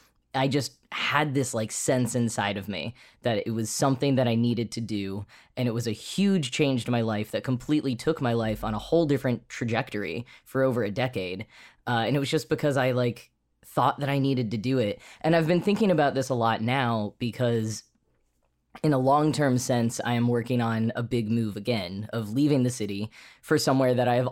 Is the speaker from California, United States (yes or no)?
no; Texas, United States; moved away as an adult; now in New York City, United States; one of the biggest ones, I think, was when I moved at 20 years old from Texas to New York City.